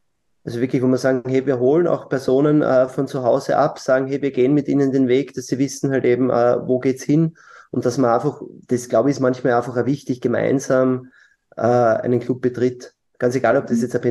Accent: Lower Austria, Austria; Ich bin Niederösterreicher

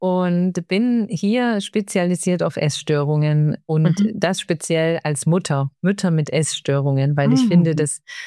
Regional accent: Stuttgart, Baden-Württemberg, Germany; Ich komme aus Stuttgart, bei Stuttgart.

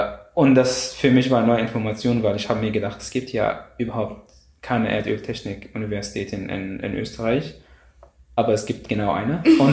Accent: Egypt; German is a second language; moved away as an adult; now in Austria; ich komme aus Ägypten.

